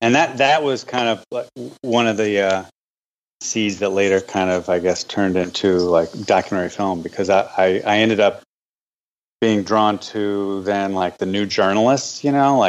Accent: Brooklyn, New York, United States; Growing up, I grew up in Brooklyn, which is where I'm living now.

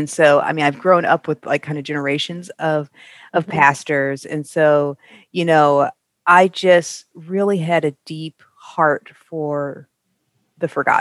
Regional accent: Midwest, United States; I did not grow up in the South. I am a Midwesterner, so some of my terminologies will sound very farm country land.

